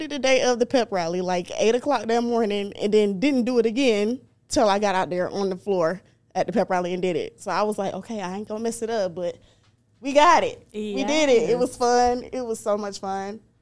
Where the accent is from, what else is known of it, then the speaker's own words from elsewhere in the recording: Hopkins, South Carolina, United States; Okay, so I am originally from Hopkins, South Carolina. So if you're down in the Laurie Richland area around LR, Hopkins, Southeast, yeah, that's my stomping grounds.